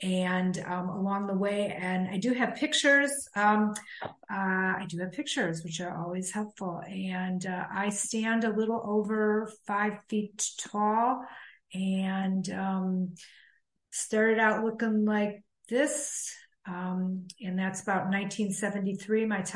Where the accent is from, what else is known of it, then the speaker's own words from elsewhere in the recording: Chicago, Illinois, United States; I grew up in Chicago.